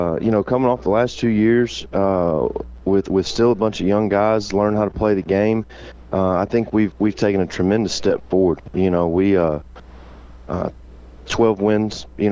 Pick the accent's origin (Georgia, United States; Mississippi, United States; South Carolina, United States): Georgia, United States; Augusta; I'm originally from Augusta, Georgia.